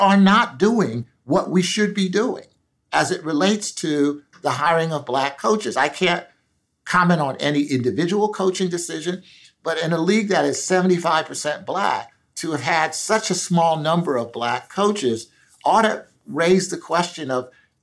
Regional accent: Philadelphia, Pennsylvania, United States; The analogy I would use is with respect to education in my hometown of Philadelphia.

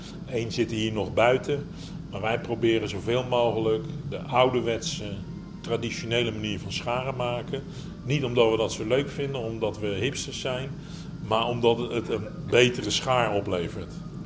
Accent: Netherlands; now in Sheffield, United Kingdom

